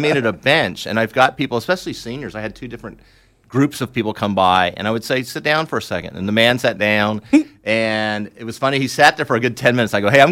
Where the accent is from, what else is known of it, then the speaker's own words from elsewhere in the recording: Anaheim, California, United States; From Anaheim, but my father was in the Air Force, and we traveled all the time.